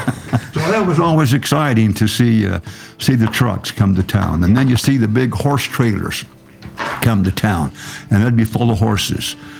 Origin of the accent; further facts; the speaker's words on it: Kanab, Utah, United States; So when I was a kid growing up in Kanab, you see these big trucks coming in from Hollywood